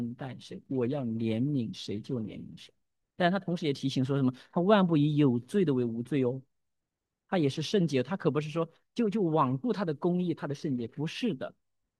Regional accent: China; 这用我们中国人的文化来说，抓取的意思就是谁都靠不住，自己靠自己

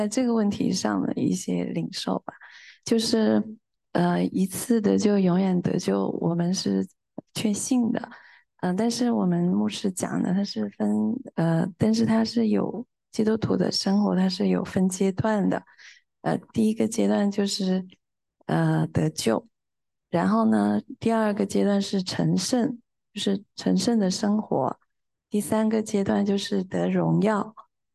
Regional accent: China; 因为我是从大陆过来的

